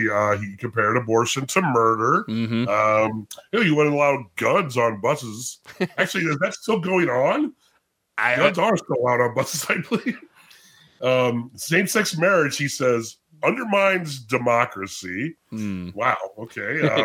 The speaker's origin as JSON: {"language": "English", "town": "Chicago", "region": "Illinois", "country": "United States", "said": "Well, you know, being a Chicagoan full-time, I'm here to save your election era, Wisconsin"}